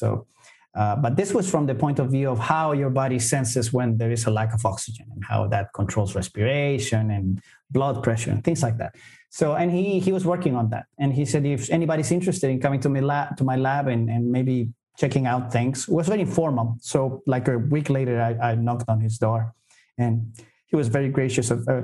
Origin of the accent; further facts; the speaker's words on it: Santiago, Santiago Metropolitan Region, Chile; in Santiago, in Chile, which is my home country.